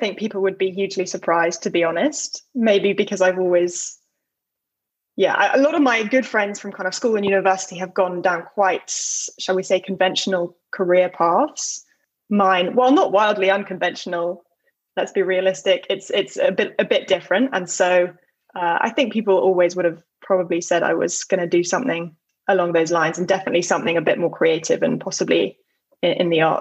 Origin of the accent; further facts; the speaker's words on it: London, United Kingdom; I grew up in London with my mom, my dad, and my little sister.